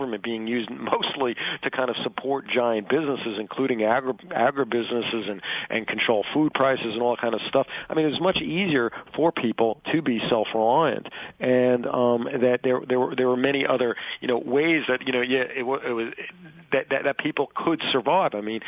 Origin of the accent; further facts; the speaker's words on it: New York City, New York, United States; Like, I grew up in New York City